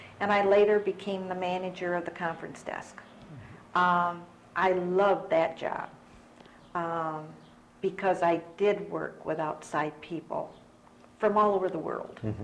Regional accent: Gaylord, Michigan, United States; also born or lived in Lansing; I was born in Lansing, Michigan, raised in Gaylord, Michigan, moved back and finished high school at Eastern High School.

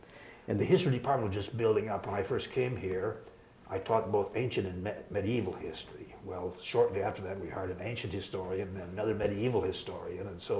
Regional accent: Nebraska, United States; But just to be in Europe after growing up in Nebraska was, that is what really impressed me, I guess.

